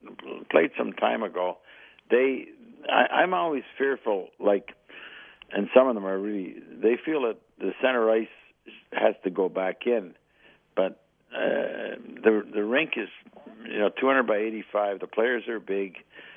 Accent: Montreal, Quebec, Canada; I grew up in Montreal, and I mean, we played all sports in those days

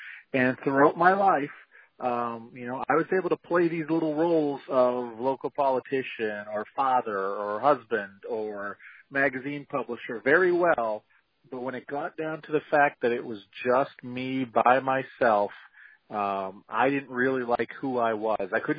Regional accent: Maine, United States; As you mentioned … I am from the Central Maine area.

